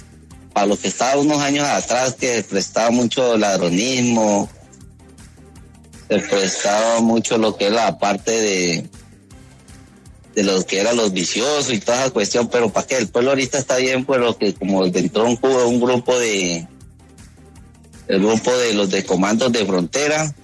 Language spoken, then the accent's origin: Spanish; Puerto Leguízamo, Putumayo, Colombia; Yo soy nacido y criado aquí en Puerto Leguízamo.